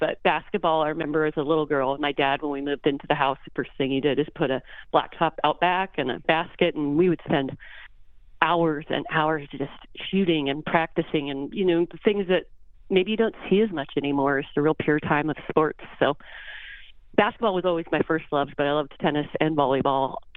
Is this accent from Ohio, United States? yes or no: no; Missoula, Montana, United States; Born and raised in Missoula, Montana. I am the ninth of 11 children.